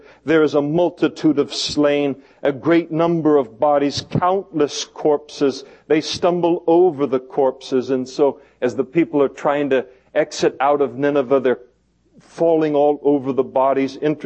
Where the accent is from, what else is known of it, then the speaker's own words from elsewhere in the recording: Scotland, United Kingdom; I am Scottish, by the way.